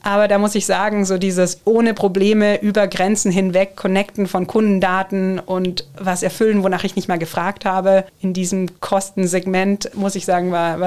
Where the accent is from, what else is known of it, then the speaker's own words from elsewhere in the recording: Nagold, Baden-Württemberg, Germany; born there; also born or lived in New York; Also geboren in Nagold im Schwarzwald, aber 6 Jahre in New York gelebt